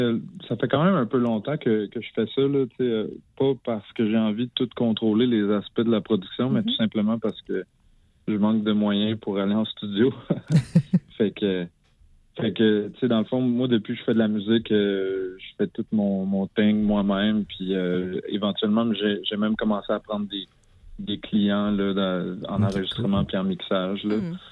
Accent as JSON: {"language": "French", "region": "Quebec", "country": "Canada", "tie": "born there", "said": "je suis immigrant algérien de deuxième génération. Fait que c'est-à-dire que mes parents viennent d'Algérie, puis moi, je suis né au Québec."}